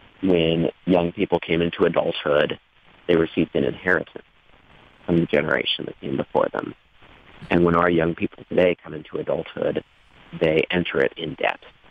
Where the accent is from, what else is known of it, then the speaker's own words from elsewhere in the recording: Lincoln, Nebraska, United States; born there; I was born in Lincoln, and so I was able to find work here after I graduated.